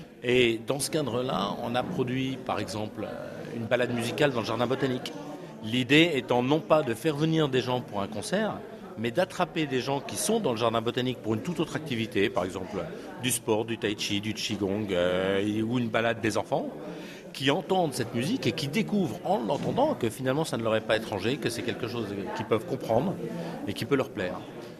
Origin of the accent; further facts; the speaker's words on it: France; also born or lived in Asia; now in Singapore; Je suis français, mais j'ai passé à peu près la moitié de ma vie en Asie. Je suis actuellement basé à Singapour